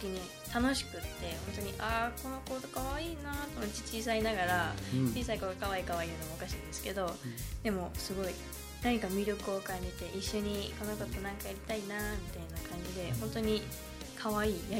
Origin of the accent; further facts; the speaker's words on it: Mabi, Okayama, Japan; 私の地元がマビーで